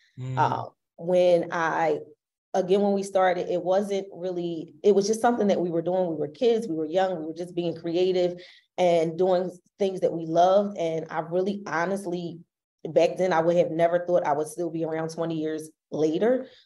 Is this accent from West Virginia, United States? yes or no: no; Philadelphia, Pennsylvania, United States; We're both from Philly, but we did not know each other at all.